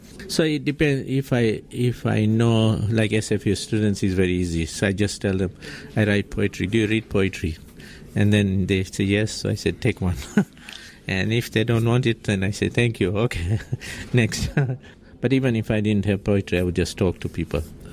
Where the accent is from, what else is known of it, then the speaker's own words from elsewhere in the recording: Tanzania; born there; I was born in Tanzania, East Africa, on 10th December 1948. At present, I'm 66 year old.